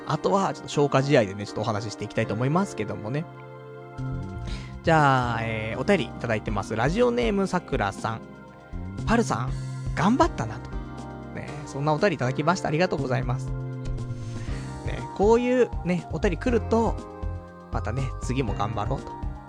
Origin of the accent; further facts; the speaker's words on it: Saitama, Japan; now in Tokyo, Japan; 私埼玉県民ですからね、もともとね。実家も埼玉ね。埼玉生まれ、埼玉育ち。だけど、今は、ね、コンクリートジャングル池袋だからさ、若干ね、東京民ですよっつって